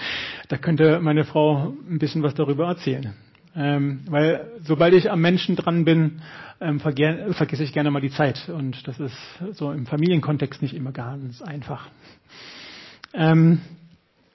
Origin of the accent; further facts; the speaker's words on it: Germany; born there; Ich bin in Deutschland geboren.